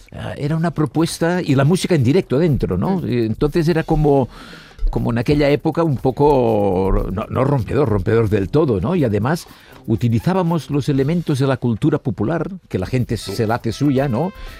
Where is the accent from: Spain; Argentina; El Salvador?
Spain; Olesa de Montserrat, Catalonia; claro, yo soy de Olesa, todos mi familia, mis amigos, todos